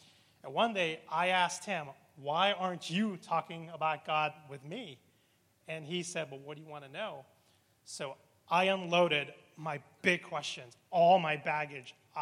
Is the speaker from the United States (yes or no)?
no; Hong Kong; I grew up overseas in Hong Kong, so it's a very international, very metropolitan city. I was exposed to many different languages, gods. It was just part of my life. I grew up in a Muslim household, so I grew up Muslim